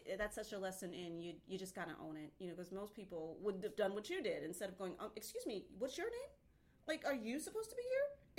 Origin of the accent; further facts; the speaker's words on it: New York City, New York, United States; Yeah, yeah. Born and raised in Queens.